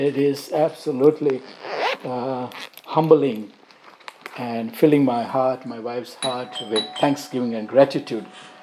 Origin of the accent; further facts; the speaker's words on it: United States; I said, I am from America.